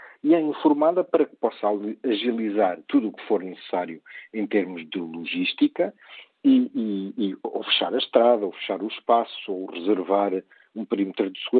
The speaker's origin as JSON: {"language": "Portuguese", "country": "Portugal", "said": "uma vez que sou português, resido em Portugal."}